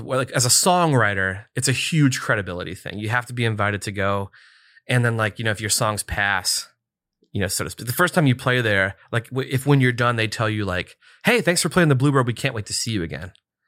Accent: West Virginia, United States; I got to play at WVU, like my favorite team in my home state

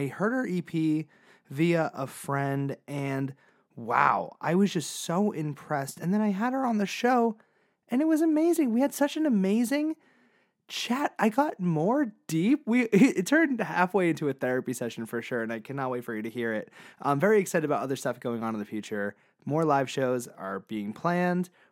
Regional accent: Massachusetts, United States; I'm from Massachusetts as well.

